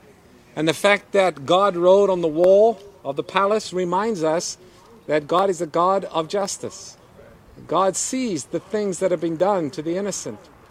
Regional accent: South Africa; Growing up in South Africa, there was an interesting mountain pass close to the town of Somerset West.

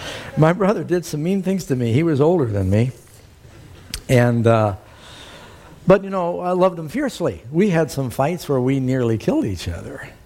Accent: California, United States; I used to tell people, I'm from California, the land of fruits and nuts.

